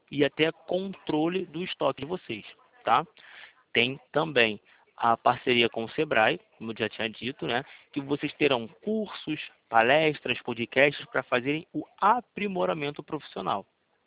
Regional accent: Rio de Janeiro, Brazil; eu sou do Rio de Janeiro

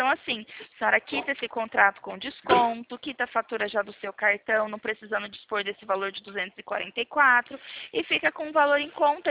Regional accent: Presidente Prudente, São Paulo, Brazil; Sou aqui da cidade de Presidente Prudente, tá?

